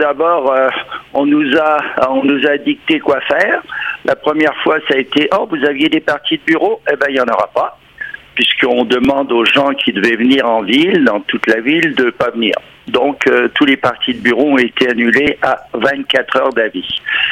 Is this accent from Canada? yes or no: yes; Quebec, Canada; Il va y avoir des dizaines de restaurants ou des centaines de restaurants à travers chez nous au Québec